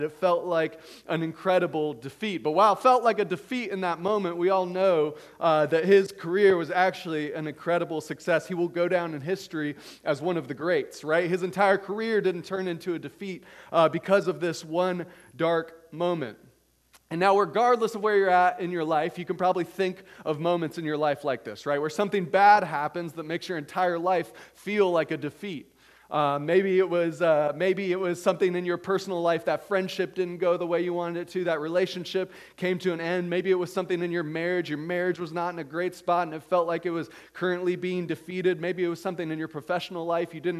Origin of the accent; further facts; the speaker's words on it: Durham, North Carolina, United States; moved away; But once I moved away from Durham and got a little bit older, I stopped caring about basketball as much.